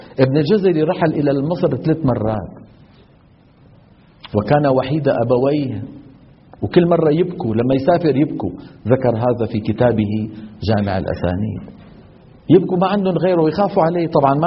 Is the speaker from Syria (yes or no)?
yes; Syria; في مثل عندنا بالشام بيقولوا شو لم الشامي على المغربي